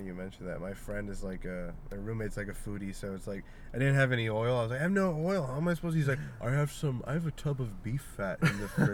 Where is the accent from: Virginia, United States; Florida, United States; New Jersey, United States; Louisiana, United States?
New Jersey, United States; Brigantine; also born or lived in Egg Harbor; I grew up outside Atlantic City in a town called I'm originally from Brigantine, which is next to Atlantic City, but then I moved to a town called Egg Harbor.